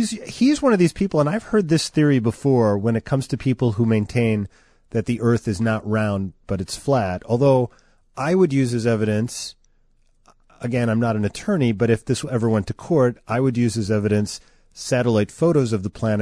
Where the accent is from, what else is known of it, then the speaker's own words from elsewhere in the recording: Oak Forest, Illinois, United States; I grew up in Oak Forest, and there was a part of Oak Forest where we could see the Sears Tower